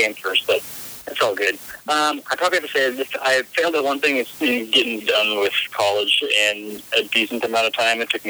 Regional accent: Minnesota, United States; Like, we're from Minnesota, so I guess we all talk to each other.

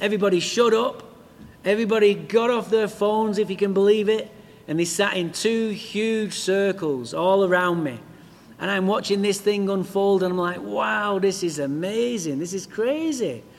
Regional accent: Manchester, North West England, United Kingdom; now in Santa Barbara, United States; I'm from England, of course. Alcohol didn't do this to me. I'm from England, Manchester.

